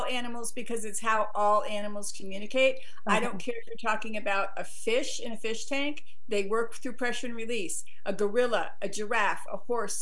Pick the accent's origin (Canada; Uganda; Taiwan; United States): United States; East Coast; I was raised on the East Coast with the hoity-toity highfalutin trainers